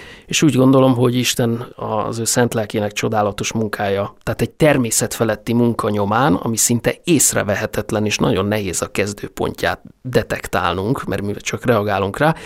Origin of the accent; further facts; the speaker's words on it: Budapest, Hungary; also born or lived in Fót; Fűzfő és katolikus felmenőim voltak. De az első évemet Fóton töltöttem, és utána mi Pestre költöztünk az 5. kerületbe, tehát én abszolút belvárosi, kötődésű, szemléletű, mentalitású embernek vallom magam, ezért is szeretek Pesten élni